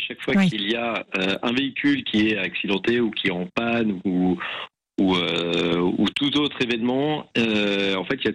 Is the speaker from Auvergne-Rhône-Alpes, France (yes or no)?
yes; Grenoble, Auvergne-Rhône-Alpes, France; Je suis grenoblois d'origine.